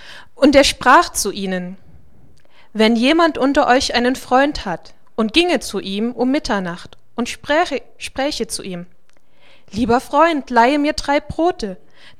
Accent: Dresden, Saxony, Germany; also born or lived in Marburg; now in Oer-Erkenschwick, Germany; Ursprünglich komme ich aus Dresden. Dann war ich hier 4 Jahre in Marburg am Bibelseminar und in dieser Gemeinde. Und jetzt bin ich in dem tollen Ort Oer-Erkenschwick.

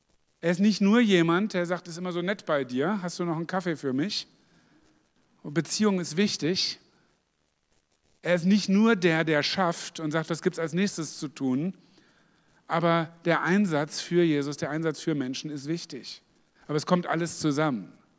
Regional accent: Hanover, Lower Saxony, Germany; ich komme aus Hannover ursprünglich, spreche Hochdeutsch gelernt, obwohl mein Vater Sachse ist.

